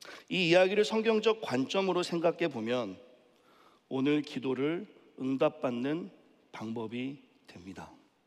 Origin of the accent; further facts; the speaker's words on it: Onyang, South Chungcheong, South Korea; 저의 고향은 충청도 온양입니다. 보시기에는 제가 조금 서울 깍쟁이 같이 생겼지만 예, 충청도에서 자랐어요.